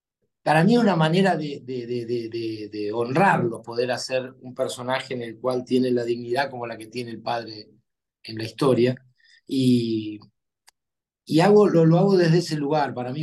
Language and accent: Spanish; San Luis, Argentina; moved away as an adult; now in Buenos Aires, Argentina; yo soy de San Luis, capital, y bueno, allá por mediados de los 80, tomé la decisión de venirme a estudiar actuación a Buenos Aires